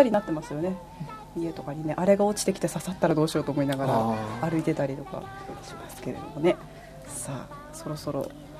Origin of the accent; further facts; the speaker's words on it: Honshu, Japan; 分かんないし、私は本州出身なので。